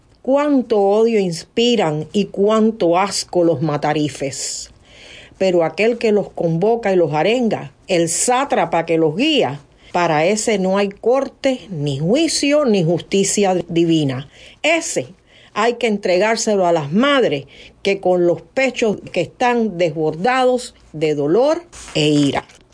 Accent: Cuba; Ha sido muy reconfortante como cubano

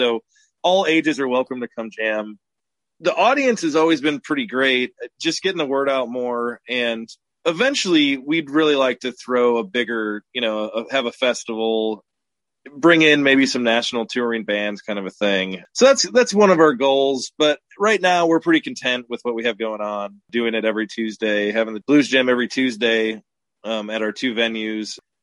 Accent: Chicago, Illinois, United States; I grew up near Chicago, and a friend's dad, who was a drummer, took me to a blues jam

